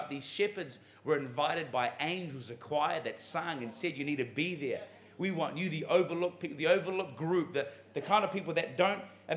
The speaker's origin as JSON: {"language": "English", "country": "New Zealand", "said": "But I must admit, as a New Zealander, I've always been intrigued by the shepherds."}